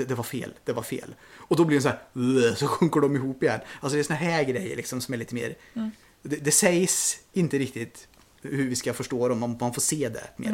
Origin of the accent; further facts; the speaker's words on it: Sweden; jag är ändå svensk.